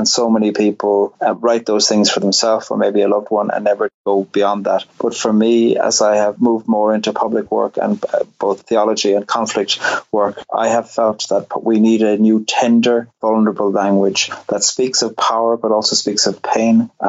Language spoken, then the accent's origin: English; Munster, Ireland; I grew up in Cork, about 10 miles from the city, and a village. I think there were 6,000 people when we moved to the village when I was five.